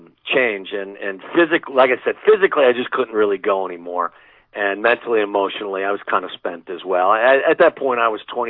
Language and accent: English; Cincinnati, Ohio, United States; I was back in my hometown of Cincinnati